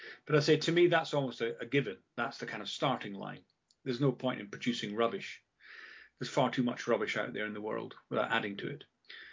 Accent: Scotland, United Kingdom; I grew up in Scotland in the early 80s, which was a tough time for everyone.

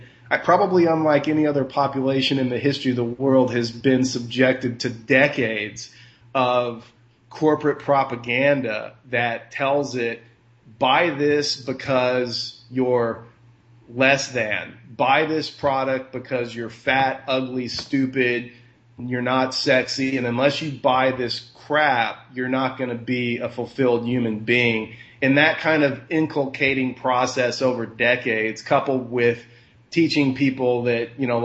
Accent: Texas, United States; moved away as an adult; now in Alaska, United States; I mean, I was raised in Texas in a conservative Republican family

